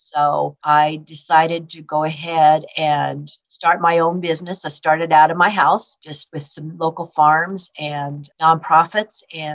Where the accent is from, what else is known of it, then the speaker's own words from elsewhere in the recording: Fort Morgan, Colorado, United States; My husband and I are originally from Fort Morgan.